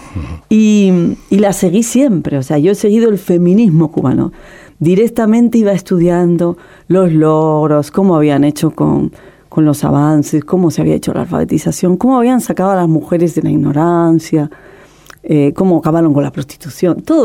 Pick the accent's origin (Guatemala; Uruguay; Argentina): Guatemala; Yo decía, no se preocupen, si yo vengo de Guatemala, que está mucho peor que Cuba